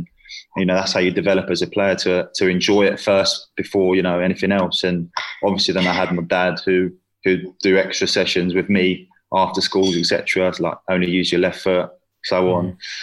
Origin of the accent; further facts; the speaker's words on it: England, United Kingdom; also born or lived in Sweden; I grew up in Sweden for 5 years before moving to England. I sort of moved to England when I was in year one at school